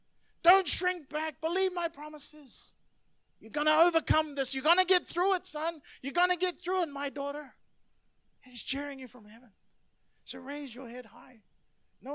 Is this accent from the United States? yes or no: no; New Zealand; as soon as they would find out that I'm a Kiwi, they would assume that I'm Maori